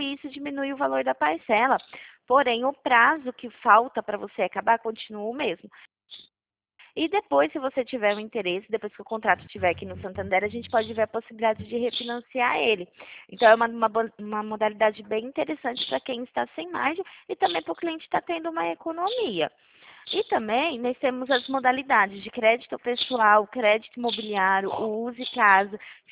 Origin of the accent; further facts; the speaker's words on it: Pirassununga, São Paulo, Brazil; Sim, sou de Pirassununga